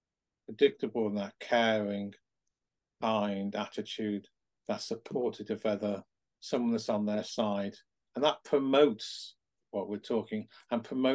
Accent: Brecon, Wales, United Kingdom; born there; Well, I was born in Wales. I was born in Brecon.

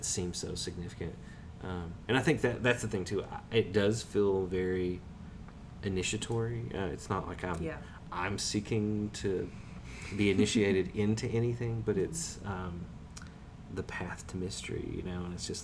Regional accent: Kentucky, United States; also born or lived in Lexington; You know, I come from Eastern Kentucky, like deep in Appalachia, and that's always felt like home, you know, but I never really planned on going back there or going back to a small town area after living in like Lexington.

